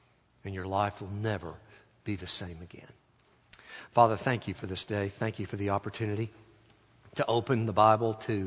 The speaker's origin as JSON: {"language": "English", "town": "Little Rock", "region": "Arkansas", "country": "United States", "tie": "born or raised there", "said": "We grew up in Little Rock, moved down here for graduate school, went back for 4 years to serve a church."}